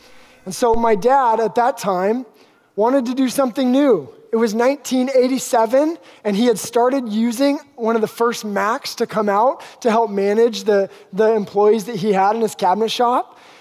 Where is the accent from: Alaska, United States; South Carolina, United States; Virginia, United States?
Alaska, United States; I grew up in Alaska in a small fishing town a couple hours south of Anchorage.